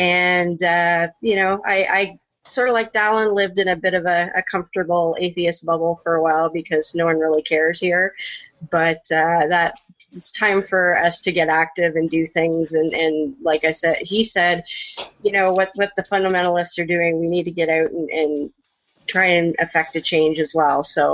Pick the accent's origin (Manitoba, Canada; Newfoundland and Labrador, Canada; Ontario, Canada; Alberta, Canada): Ontario, Canada; I'm from Southern Ontario in Canada as well. Started out in the United Church of Canada, which is one of the more liberal sects of Protestant Christianity.